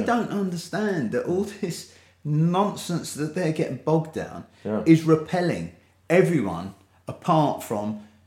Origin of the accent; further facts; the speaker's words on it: London, United Kingdom; because we're from London, so we used to hang around with black kids, but he also knew racist kids and all sorts, growing up in London.